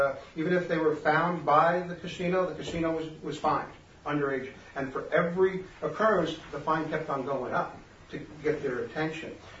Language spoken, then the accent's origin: English; New York, United States; The drinking age when I was growing up in New York was 18.